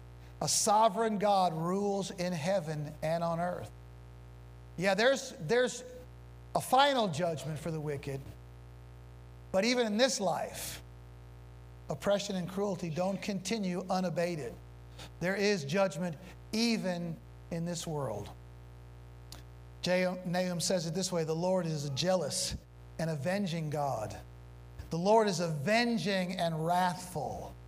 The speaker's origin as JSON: {"language": "English", "town": "St. Louis", "region": "Missouri", "country": "United States", "tie": "born or raised there", "said": "My hometown is St. Louis, Missouri, and in our art museum, we have what's called a stele"}